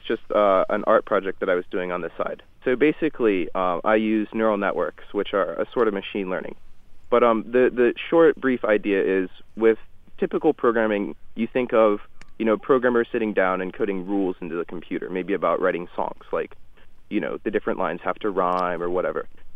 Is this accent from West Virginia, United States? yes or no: yes; West Virginia, United States; I grew up in West Virginia, so I thought that I was pretty disadvantaged.